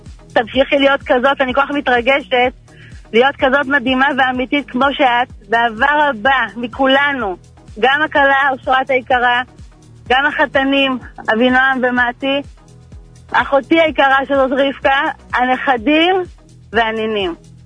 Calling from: Bnei Brak, Tel Aviv District, Israel; אנחנו מבני ברק.

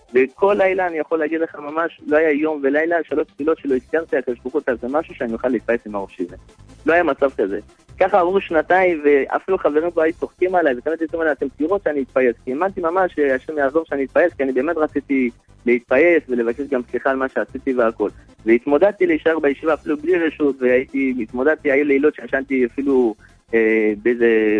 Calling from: Ashdod, Southern District, Israel; אני באשדוד.

